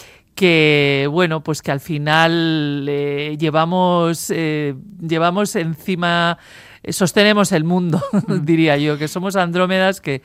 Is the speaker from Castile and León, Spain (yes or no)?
no; Basque Country, Spain; como autora vasca y a nivel estatal soy la primera poeta adaptada a la ópera